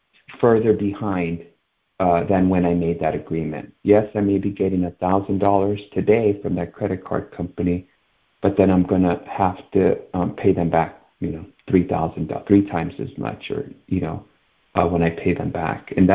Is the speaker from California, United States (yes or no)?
yes; Los Angeles, California, United States; I grew up in Bull Heights, and that is directly east of LA.